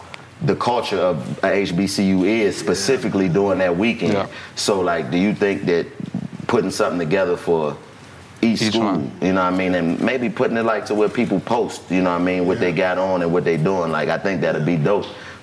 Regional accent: Washington, District of Columbia, United States; I've been to Howard. I'm a DC nigga. I grew up around Howard.

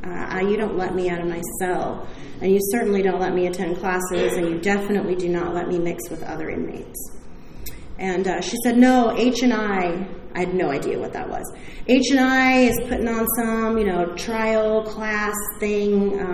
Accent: California, United States; I'm from Orange County, so just to disclose, the laws changed in Orange County

